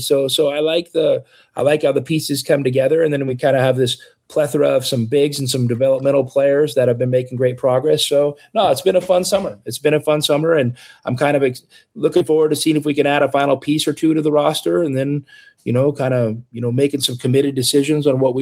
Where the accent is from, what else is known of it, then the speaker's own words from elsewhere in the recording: Kelso, Washington, United States; You know, in my town, where I grew up in Kelso, Washington